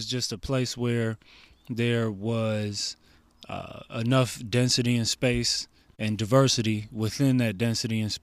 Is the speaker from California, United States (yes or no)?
no; Hyde Park, Illinois, United States; and I grew up in Hyde Park, by the way, 53rd Street